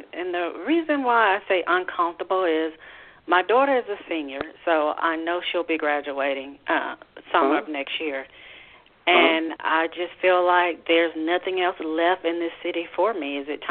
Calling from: Georgia, United States; Hi, I'm calling from Georgia.

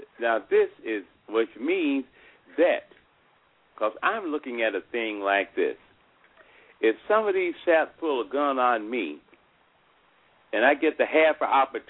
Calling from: Rockford, Illinois, United States; I'm calling you from Rockford.

